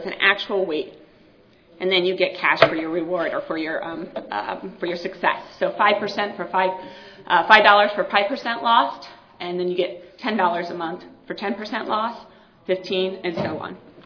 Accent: Colorado, United States; So while I'm in from Colorado, you all, you may, if you've been following these maps, know that we were blue for a while.

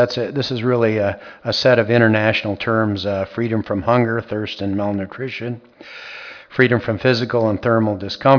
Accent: Thornton, Iowa, United States; I'm from Thornton, Iowa, and for many years I've been raising outdoor pigs.

